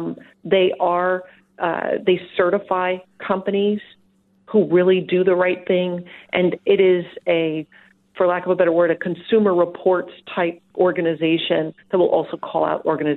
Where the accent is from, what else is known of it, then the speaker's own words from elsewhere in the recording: Austin, Texas, United States; So I come to this authentically from Austin, Texas